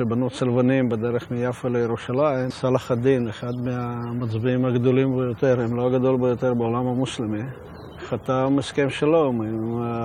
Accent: Moscow, Russia; ילד יהודי שנולד במוסקווה, במרכז העיר.

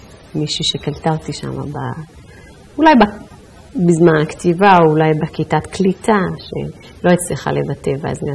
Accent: Ethiopia; אבל בצד שני אני אתיופית, כולם מזהים אותי כאתיופית, מה עושה אותי אתיופית?

